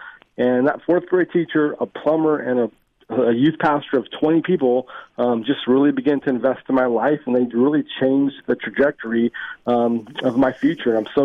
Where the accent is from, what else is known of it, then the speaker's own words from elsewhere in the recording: California, United States; And so growing up in Northern California as a kid, I actually had no connection to church or to any religion.